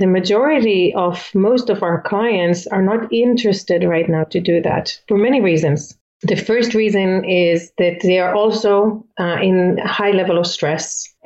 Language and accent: English; Israel; moved away as an adult; also born or lived in Philippines; now in United States; I'm originally from Israel, and I used to work as a peace activist, and then I became a therapist